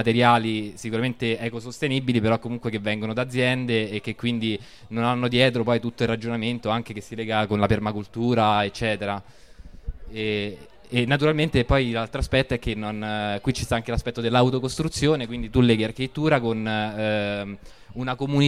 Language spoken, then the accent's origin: Italian; Rome, Lazio, Italy; perché sono di Roma